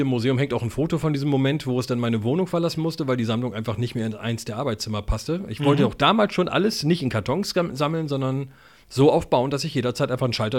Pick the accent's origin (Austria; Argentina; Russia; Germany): Germany; Oldenburg, Lower Saxony; ich bin ja hier in Oldenburg geboren, aufgewachsen, nie weggezogen.